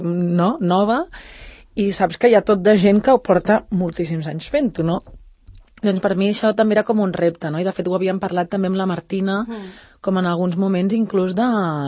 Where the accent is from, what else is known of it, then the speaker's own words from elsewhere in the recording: Terrassa, Catalonia, Spain; Soc terrassenca.